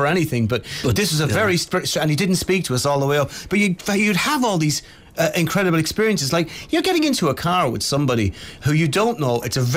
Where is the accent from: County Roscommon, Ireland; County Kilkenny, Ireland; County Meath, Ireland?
County Kilkenny, Ireland; Kilkenny; because I'm from Kilkenny, so I used to hitchhike all the time.